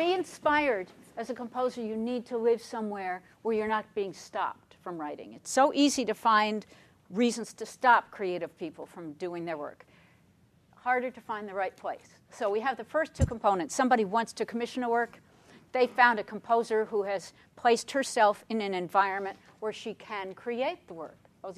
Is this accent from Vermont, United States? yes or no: yes; Vermont, United States; I'm a composer from Vermont, and I do indeed live on a dairy farm